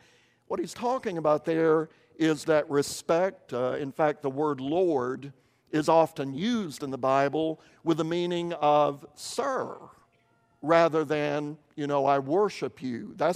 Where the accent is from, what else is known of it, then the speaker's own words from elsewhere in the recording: Kentucky, United States; Some religions that I grew up around in Eastern Kentucky in the 60s and 70s